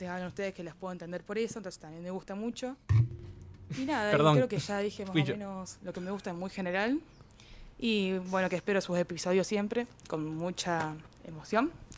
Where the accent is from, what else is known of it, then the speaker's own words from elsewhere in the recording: Río Cuarto, Córdoba, Argentina; porque soy de Río Cuarto.